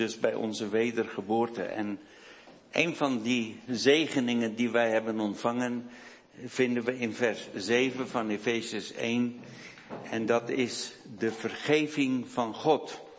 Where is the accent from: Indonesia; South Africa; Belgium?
South Africa; Dutch is a second language; now in Netherlands; Mijn vrouw en ik zijn beide geboren en getogen in Zuid-Afrika, maar wonen inmiddels 30 jaar hier in Nederland.